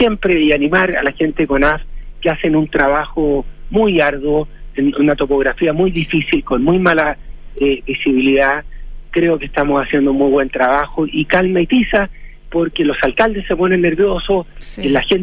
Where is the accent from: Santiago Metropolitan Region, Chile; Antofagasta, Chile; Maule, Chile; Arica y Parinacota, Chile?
Maule, Chile; Yo soy del Maule, conozco bien el Maule